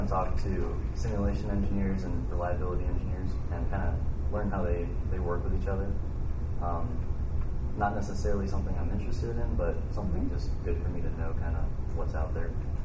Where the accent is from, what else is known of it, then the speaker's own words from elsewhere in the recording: Marysville, Ohio, United States; So I was born in Marysville, Ohio. I've lived here my entire life